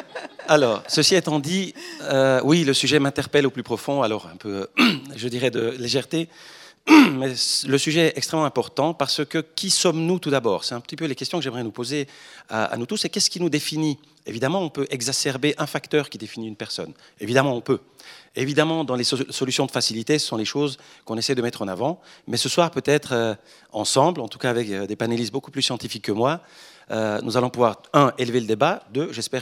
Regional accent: Porrentruy, Jura, Switzerland; born there; C'est un plaisir ce soir de jouer le Jurassien de service. Je suis né à Porrentruy, donc je commence par ça pour un petit peu égayer la discussion.

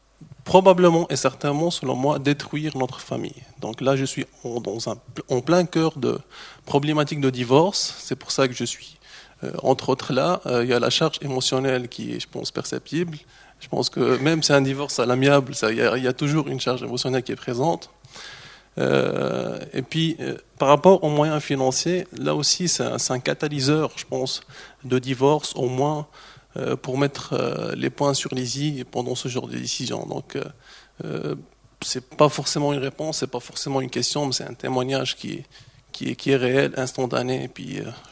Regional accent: Tunisia; now in Switzerland; je suis tunisien d'origine, ça fait 5 ans que je suis en Suisse

